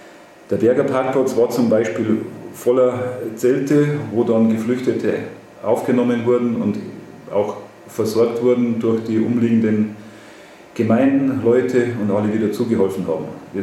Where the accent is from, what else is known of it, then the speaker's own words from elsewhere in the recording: Beutelsbach, Bavaria, Germany; Ich komme aus Beutelsbach, bin verheiratet, habe 2 Kinder und bin mittlerweile Lehrer an der Mittelschule in Wartenburg. Zu der Zeit, als ich noch im Gymnasium Vilshofen war, habe ich noch in Eigenbach gelebt.